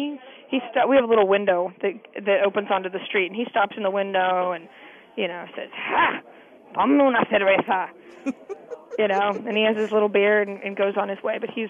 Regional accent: California, United States; I kind of insisted on putting it on the menu just because I was from California

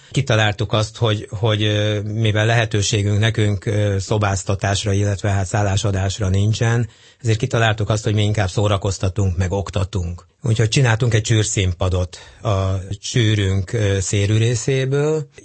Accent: Vas, Hungary; Hát én vasmegyei származású vagyok, úgyhogy erősen gondolkodtam azon, hogy valamerre Nyugat-Dunántúlra kéne orientálódni

